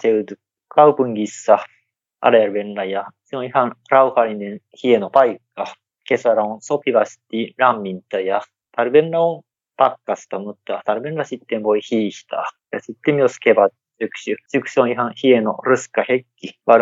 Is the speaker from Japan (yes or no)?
yes; Osaka, Japan; Finnish is a second language; missä mä oon kotoisin, Osakassa, siellä ei ole joka vuosi tulee lunta.